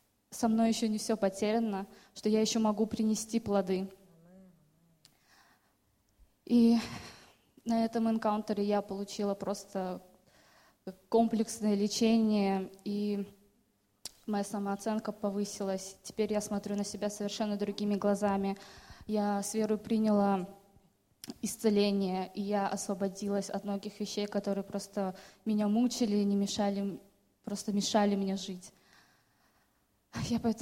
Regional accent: Uzbekistan; now in Czechia; я родом из Узбекистана, на данный момент я живу в Чехии.

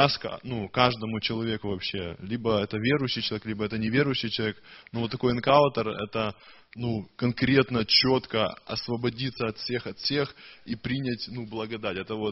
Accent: Dresden, Saxony, Germany; я из Дрездена.

